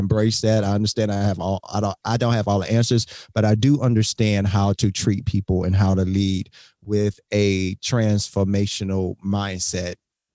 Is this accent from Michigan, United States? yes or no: no; Miami, Florida, United States; now in Atlanta, United States; So I literally ended up moving my whole family to Atlanta, Georgia. I'm from Miami. I moved the whole family to Atlanta, Georgia